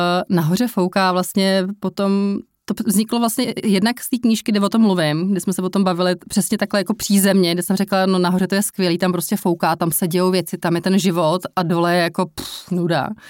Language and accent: Czech; Prague, Czechia; Já jsem rodilý Pražák